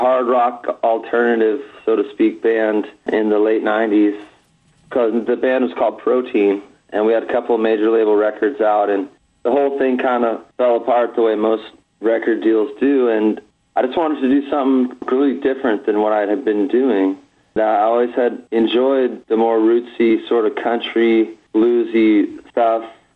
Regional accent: California, United States; We grew up in the Bay Area together.

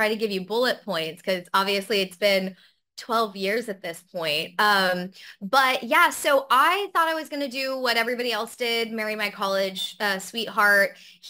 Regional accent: Branson, Missouri, United States; Branson, baby.

